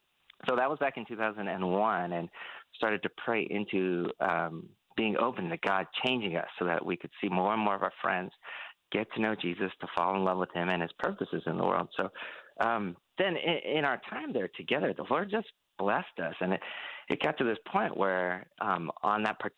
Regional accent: Washington, United States; I grew up in the Korean immigrant church near in the suburb of Seattle

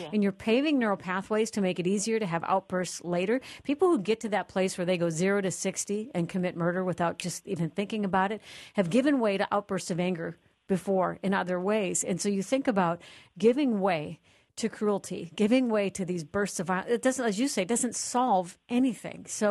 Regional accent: Minnesota, United States; some radio friends knew I was from the Twin Cities where this happened

